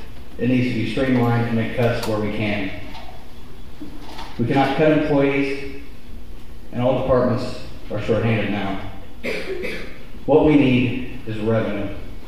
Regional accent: Hillsboro, United States; I decided to run because I was raised in Hillsboro. In the 1990s, I graduated from Hillsboro High School.

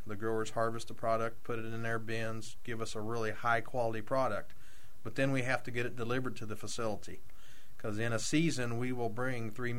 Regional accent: Illinois, United States; born or raised there

